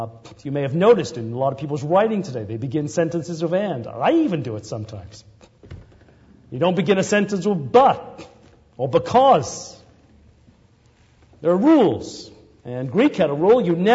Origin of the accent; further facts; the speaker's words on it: England, United Kingdom; I grew up in England, and there were many mute witnesses to the might of that empire.